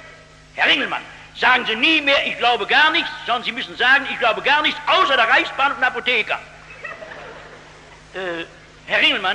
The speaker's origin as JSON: {"language": "German", "region": "North Rhine-Westphalia", "country": "Germany", "said": "Es sagte mir gestern jemand, ich hätte eine abscheuliche Aussprache, das ist richtig, nicht? Ich komme aus dem Ruhrgebiet."}